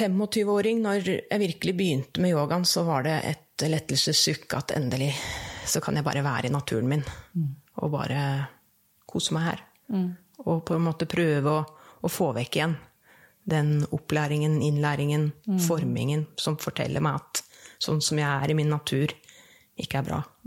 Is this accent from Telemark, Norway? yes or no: no; Hønefoss, Buskerud, Norway; jeg vokste opp på Vihjul, som en sånn lite merkelig sted utenfor Hønfoss. Med masse barskog rett rundt, og en elv renner gjennom.